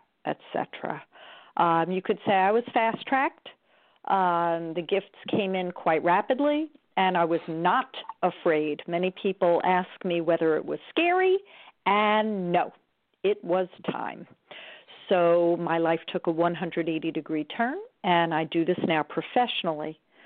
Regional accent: Long Island, New York, United States; So with that … I'm from Long Island, New York. Now I'm in New Jersey.

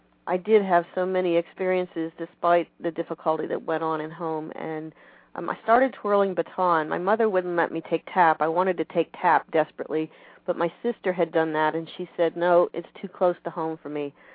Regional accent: Ohio, United States; also born or lived in Pittsburgh; Well, I was born in Pittsburgh, and my father was a traveling salesman, and he wanted to be closer to his territory, so he moved to Ohio.

